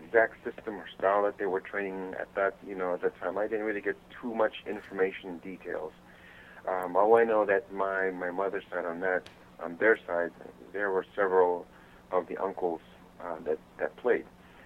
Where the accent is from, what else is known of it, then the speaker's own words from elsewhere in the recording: Philippines; born there; I was born in the Philippines. Mm-hmm. August 1562.